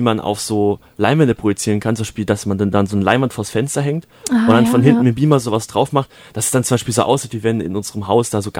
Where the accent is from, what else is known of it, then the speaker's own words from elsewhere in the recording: Holzgerlingen, Baden-Württemberg, Germany; Und wir sind auch in meiner Heimat Holzgerling